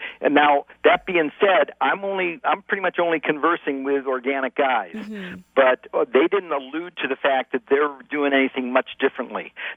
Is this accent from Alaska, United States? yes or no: no; Ohio, United States; I know I grew up in Ohio, and we always had a bowl of nuts with those wonderful kind of stainless steel cracker things.